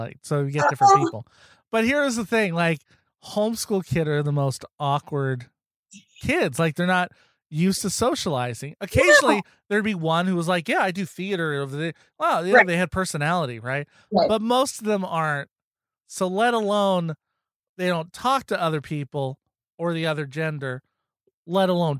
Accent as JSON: {"language": "English", "town": "Boston", "region": "Massachusetts", "country": "United States", "said": "I'm from Boston."}